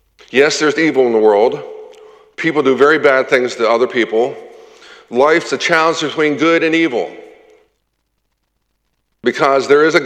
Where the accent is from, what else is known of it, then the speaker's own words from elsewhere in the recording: Cumberland, Maryland, United States; in my hometown, Cumberland, Maryland, yes, Cumberland is named after Cumberland, England, Cumberland, Maryland